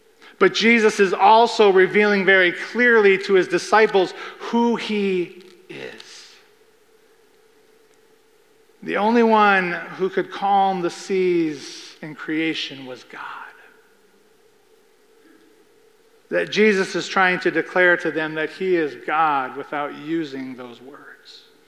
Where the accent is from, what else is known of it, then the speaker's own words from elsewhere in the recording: Midwest, United States; Growing up in the Midwest, we would get these thunderstorms where everything would be going crazy